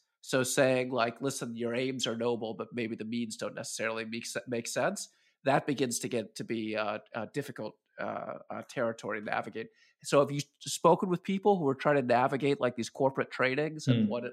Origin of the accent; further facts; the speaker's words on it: Washington, District of Columbia, United States; I grew up in Washington, D.C., a city with a lot of racial tension dating back.